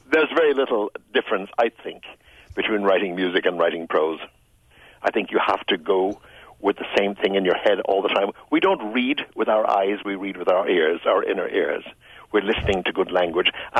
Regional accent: Ireland; Ireland, my wife, who's American, overhearing, will know I'm talking to somebody in Ireland because my accent changes.

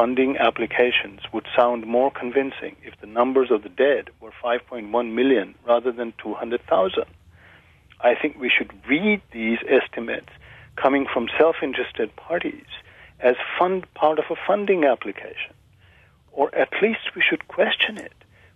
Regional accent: Uganda; I come from Uganda. I went back to Uganda after Amin was overthrown in 1979-80

